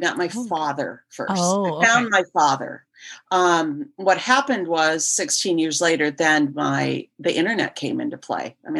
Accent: Roswell, New Mexico, United States; born there; I was born in Roswell, New Mexico.

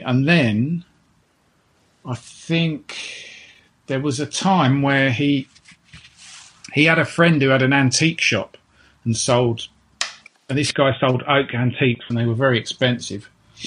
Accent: Bromley, London, United Kingdom; also born or lived in Chiswick; In terms of, yeah, where I spent my childhood, it was actually in Bromley in Kent.

